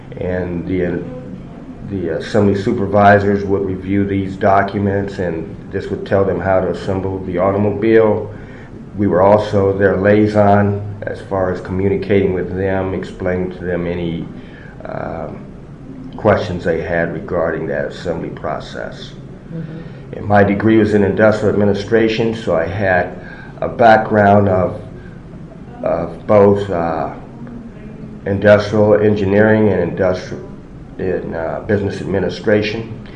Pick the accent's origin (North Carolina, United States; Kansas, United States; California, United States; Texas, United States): Kansas, United States; Kansas City; I was born in Kansas City, Missouri. After that, I was raised and grew up in Kansas City, Kansas, on the Kansas side.